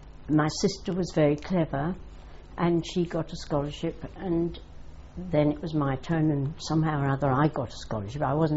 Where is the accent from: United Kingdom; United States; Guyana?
United Kingdom; Vauxhall, London; I was born in Vauxhall, actually, on part of the site of Vauxhall Gardens, as it is now.